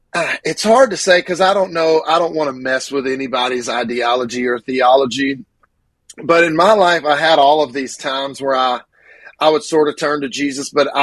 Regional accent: Grenada, Mississippi, United States; born there; And so I was born in Grenada, Mississippi.

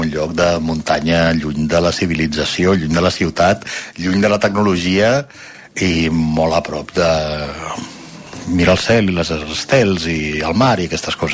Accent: L'Hospitalet de Llobregat, Catalonia, Spain; tinc 57 anys, sóc de l'Hospitalet de Llobregat, porto 23 anys

